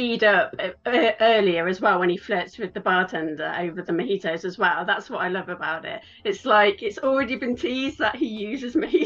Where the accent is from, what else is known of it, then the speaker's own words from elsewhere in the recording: West Midlands, United Kingdom; now in Los Angeles, United States; So I'm from England, which you can probably tell. I'm from the Midlands in England, quite close to where Shakespeare is from. But I've lived in LA for over 6 years now. So, I'm based in LA.